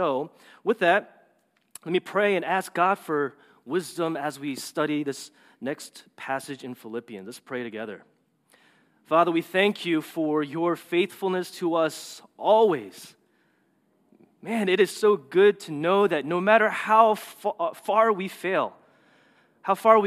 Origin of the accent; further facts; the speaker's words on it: East Coast, United States; I'm from the East Coast. Some people say I'm a bad driver.